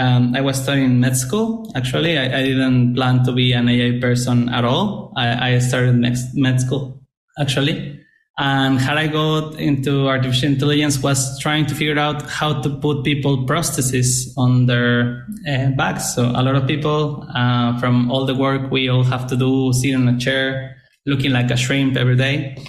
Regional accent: Mexico; English is a second language; I come from Mexico. So we got the dot-com bubble like 10 years later.

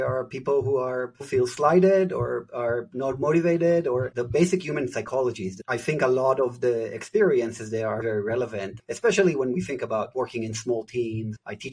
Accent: Israel; so I'm originally from Israel. That's where I grew up.

